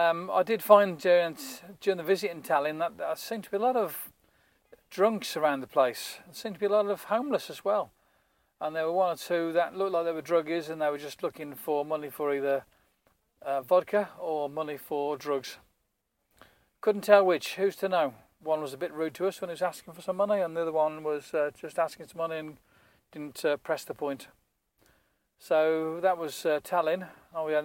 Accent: England, United Kingdom; I'm an Englishman and likes English tea.

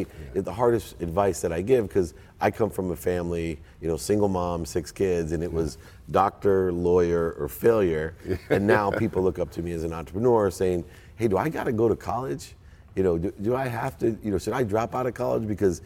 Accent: Akron, Ohio, United States; born there; I was born in Akron, so.

